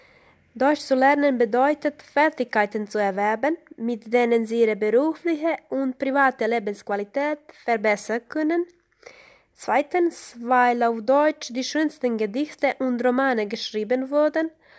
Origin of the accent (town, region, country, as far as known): Montenegro; German is a second language